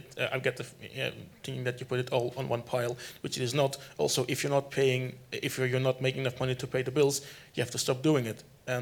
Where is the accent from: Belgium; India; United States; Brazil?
Belgium; I'm from Belgium.